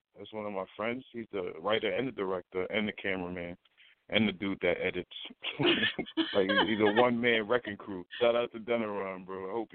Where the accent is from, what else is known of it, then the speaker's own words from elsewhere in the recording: New York, United States; No. I was born and raised here, born and raised in the Bronx.